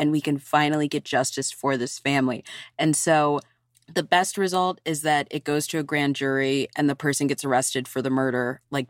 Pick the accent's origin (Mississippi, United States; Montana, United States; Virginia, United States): Virginia, United States; My home state? Of course she is.